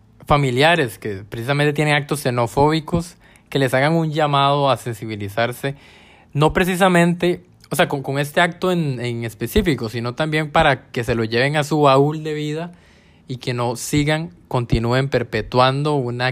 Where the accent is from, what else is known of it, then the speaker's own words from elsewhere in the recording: Costa Rica; a mí hoy por hoy, te soy sincero, me da vergüenza decir yo soy tico